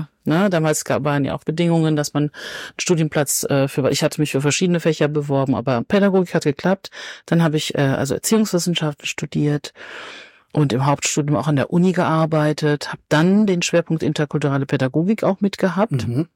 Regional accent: Cologne, North Rhine-Westphalia, Germany; born there; Ich bin noch 56, bin also 1967 geboren in Köln

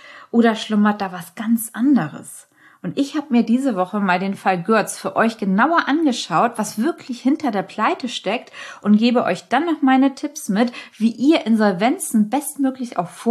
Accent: Hamburg, Germany; Ich kenne es seit Kindertagen als Hamburgerin.

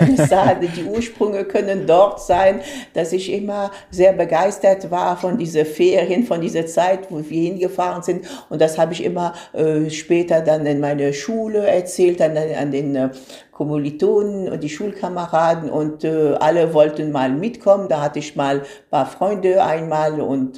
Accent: Tunis, Tunis Governorate, Tunisia; German is a second language; Aber ich bin aufgewachsen in Tunis, in der Hauptstadt.

